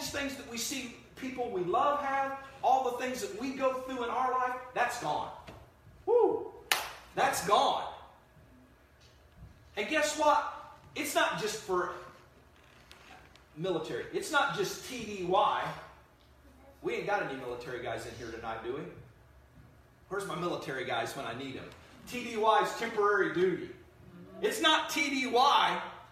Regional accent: Columbus, United States; I grew up in East Columbus. And back when I was growing up, way back when, East Columbus wasn't that bad of a...

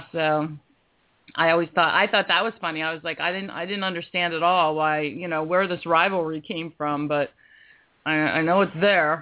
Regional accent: Ohio, United States; moved away; You know, what's funny is when I moved here from Ohio, I'm going to be dating myself here because I'm going to have to tell the year. But we moved here, and it was 1979, I believe.

